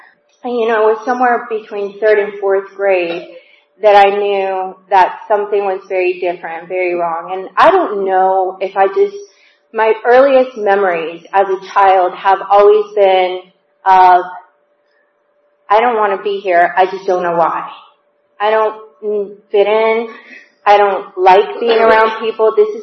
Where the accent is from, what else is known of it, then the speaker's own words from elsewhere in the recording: Puerto Rico; born there; I was born in Puerto Rico.